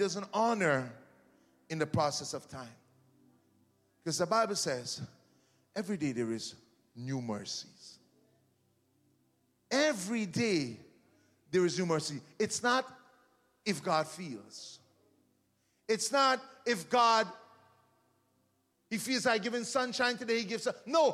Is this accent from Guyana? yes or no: yes; Guyana; Growing up in Guyana, we ate all the food.